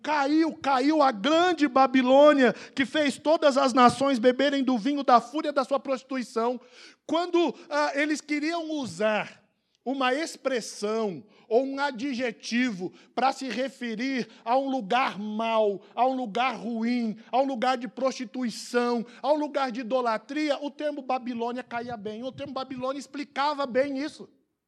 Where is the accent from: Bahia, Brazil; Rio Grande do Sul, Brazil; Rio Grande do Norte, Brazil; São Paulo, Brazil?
São Paulo, Brazil; Guarulhos; Eu sou de Guarulhos, então eu vou usar minha cidade para ninguém ficar ofendido, né?